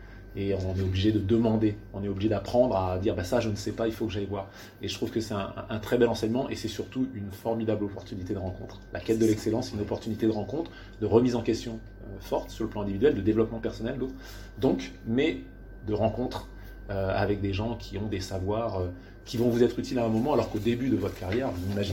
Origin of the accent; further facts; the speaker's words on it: Saint-Denis, Île-de-France, France; also born or lived in Aveyron; je suis né en vacances l'été, donc elle était dans l'Aveyron à ce moment-là. Et puis après, j'ai grandi mes 10 premières années à Saint-Denis. Ma mère était en poste là-bas